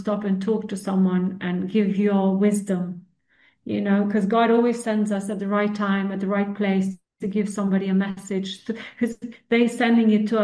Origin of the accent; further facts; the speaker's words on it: Serbia; And I'm from Serbia originally, but it was all one country at one time.